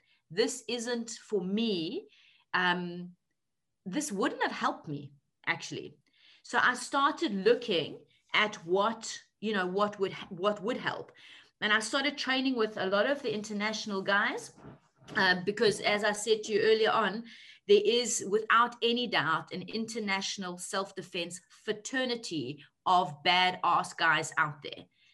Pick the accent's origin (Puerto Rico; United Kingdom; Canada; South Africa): South Africa; I grew up in South Africa, I understand discrimination, I grew up in patriarchy.